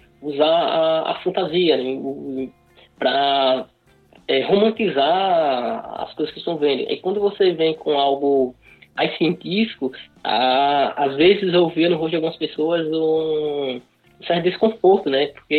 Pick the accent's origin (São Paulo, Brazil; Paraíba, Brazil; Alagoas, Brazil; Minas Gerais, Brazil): Alagoas, Brazil; moved away; sou alagoano, vim de Alagoas para cá para trabalhar no IFSC.